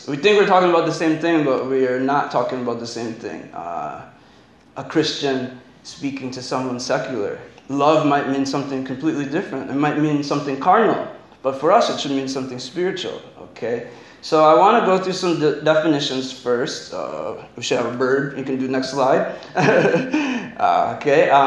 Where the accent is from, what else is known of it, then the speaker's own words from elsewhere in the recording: United States; I'm from America.